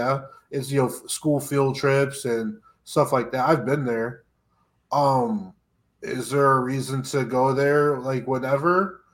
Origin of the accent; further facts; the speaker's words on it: Connecticut, United States; I'm from Connecticut, so and Springfield's not that. It's like a 45 minute ride, right.